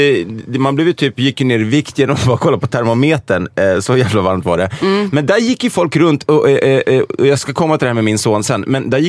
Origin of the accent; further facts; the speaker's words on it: Sweden; tänk en sån här häck som vi har hemma i Sverige runt en villa